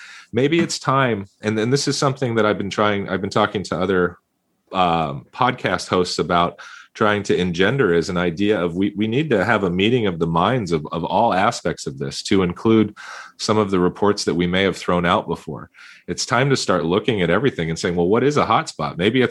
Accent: San Diego, California, United States; Gary's from Florida and I'm from San Diego.

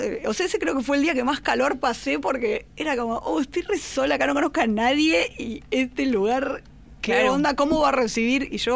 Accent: Tucumán, Argentina; now in Buenos Aires, Argentina; yo había ido a tocar a Tucumán, yo soy tucumana

